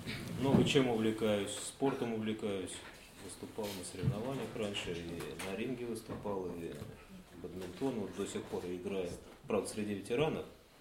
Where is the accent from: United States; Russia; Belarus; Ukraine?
Russia; Kaluga, Kaluga Oblast; also born or lived in Tambov / Ryazan; Из Калуги. Родился я в Тамбове, потом жил в Рязани. Родители в Москве МИД закончили и распределили в Рязань сначала, потом в Калугу.